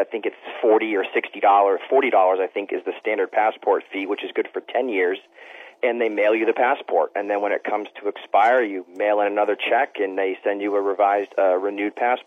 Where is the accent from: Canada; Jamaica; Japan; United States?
United States; And I'm American, so I can make fun of us